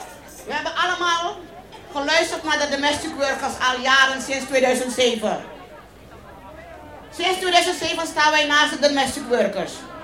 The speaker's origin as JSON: {"language": "Dutch", "country": "Suriname", "said": "Zelfs ik als Surinamers, geboren onder de Nederlandse vlag, word gezien als een crimineel."}